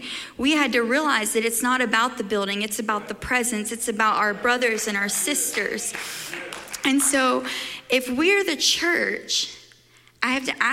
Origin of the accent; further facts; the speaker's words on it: Mississippi, United States; I mean, it's bigger than my hometown. I'm from Mississippi. Everything's bigger, you know.